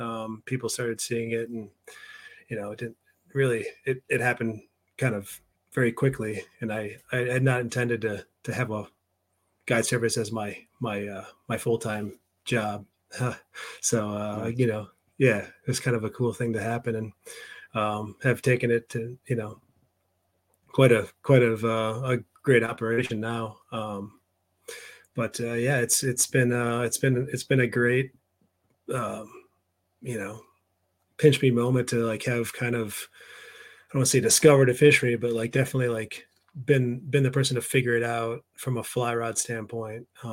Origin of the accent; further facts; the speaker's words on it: Wausau, Wisconsin, United States; A couple hours north. I'm from Wausau. So you know, I grew up fishing the Wisconsin River, you know, that runs through that area